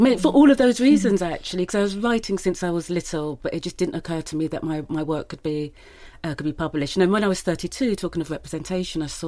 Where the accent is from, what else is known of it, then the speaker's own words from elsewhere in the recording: South East England, United Kingdom; I said I was born in Sussex